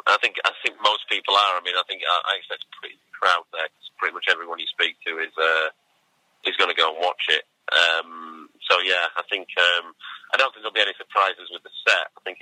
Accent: Barnsley, Yorkshire and the Humber, United Kingdom; So I'm from Yorkshire, Barnsley in Yorkshire, as it happens.

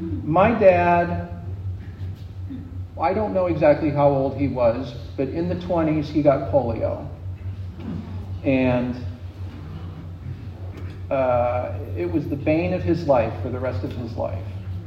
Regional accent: New Hampshire, United States; those are the reasons that I ended up growing up in New Hampshire.

